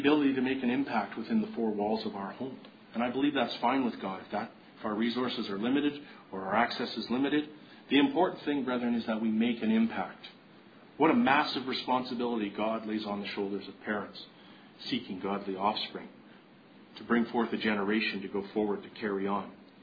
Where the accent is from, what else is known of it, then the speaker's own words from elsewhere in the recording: Canada; And since I'm Canadian, it's only natural that hockey is in my DNA.